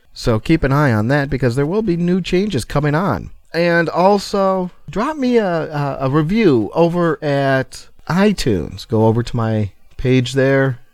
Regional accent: Chicago, Illinois, United States; Of course, I'm from Chicago. You don't think I'm going to find a song about my city? Come on!

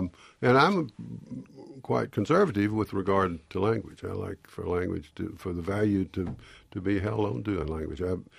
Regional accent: the South, United States; accent: Southern; people accuse me of keeping my accent, but I never wanted to lose all of it. I've lost some of it, but I think that part of my sensitivity and my sensitivity to and appreciation of words comes from the Southern.

